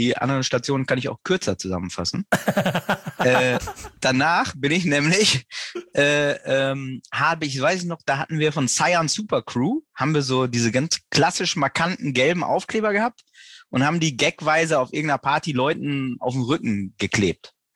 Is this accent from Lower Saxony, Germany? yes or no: no; North Rhine-Westphalia, Germany; now in Hamburg, Germany; Ich fange im Jahr 2000 an. Da bin ich nämlich nach Hamburg gekommen. Ich komme eigentlich aus NRW. Bin nach Hamburg gekommen, ganz klassisch zum Jurastudium.